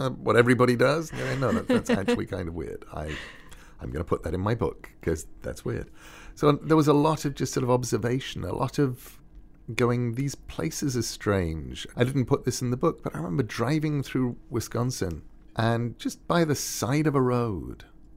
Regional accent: England, United Kingdom; now in United States; When I moved to America, being English, I thought I understood the cold.

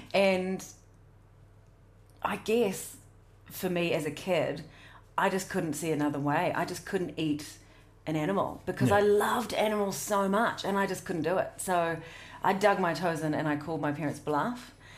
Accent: Otago, New Zealand; Yeah, I grew up in South Otago, and my auntie and uncle had a farm

